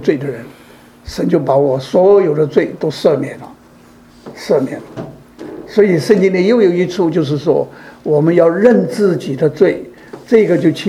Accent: China; 我们中国人有一句话，怨人穷不怨人富，对不对？

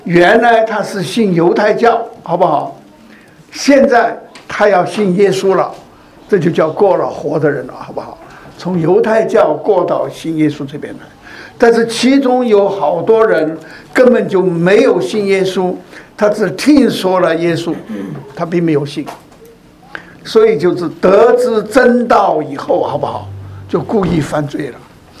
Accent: China; now in Canada; 我们现在这批中国人。中国人，我们实际上不是加拿大人，对不对？我们是什么？我们是从中国来了

